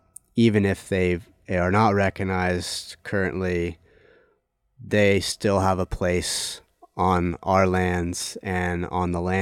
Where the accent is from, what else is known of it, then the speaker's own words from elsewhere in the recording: Seaside, Oregon, United States; I grew up in the Clatsop County area, Seaside, Gearhart area.